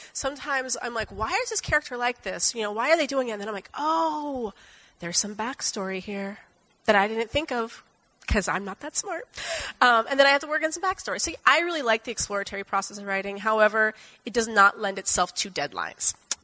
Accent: West Coast, United States; I'm originally from the West Coast, and every time I go somewhere else, they're like, why do you talk so fast?

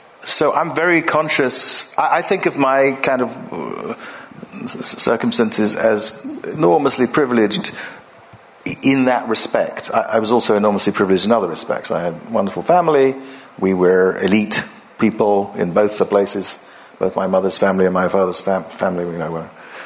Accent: Ghana; in the way that I grew up in my hometown in Ghana

